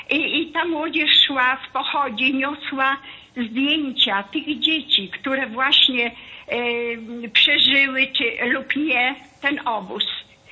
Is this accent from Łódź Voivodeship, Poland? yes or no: yes; Łódź, Łódź Voivodeship, Poland; born there; Przyznam się, że jestem łodzianką z urodzenia. Urodziłam się już po wojnie.